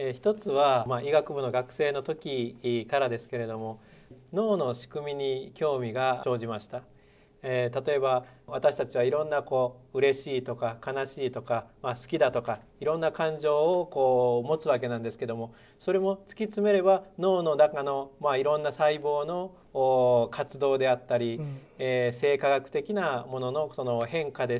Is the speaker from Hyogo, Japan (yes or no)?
yes; Kobe, Hyogo, Japan; also born or lived in Tottori; 私出身は神戸でして、で鳥取に大学お世話になって、下宿し始めました。